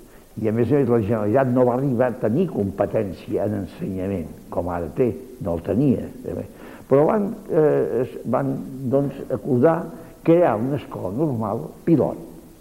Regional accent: Barcelona, Catalonia, Spain; born there; vaig néixer a la Barcelona Vella, el que se'n diu ara, doncs, Raval, Ciutat Vella, no? Vaig néixer allà.

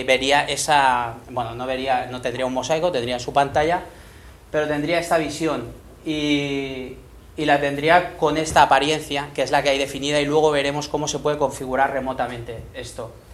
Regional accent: Barcelona, Catalonia, Spain; incluso para los que somos de Barcelona

